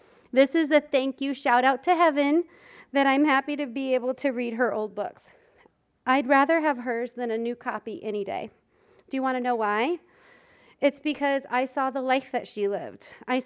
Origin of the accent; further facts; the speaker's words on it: Arizona, United States; But so we're true Arizona people now, and I grew up here in Arizona and then met my husband in Southern California.